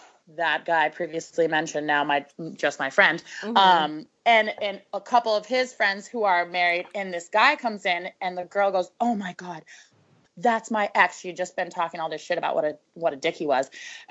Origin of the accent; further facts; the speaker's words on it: United States; I'm just me. I'm just an American woman.